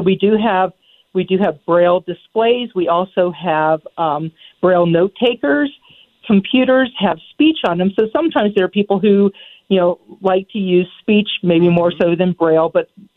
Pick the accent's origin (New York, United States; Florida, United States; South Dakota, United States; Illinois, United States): Florida, United States; I grew up in Florida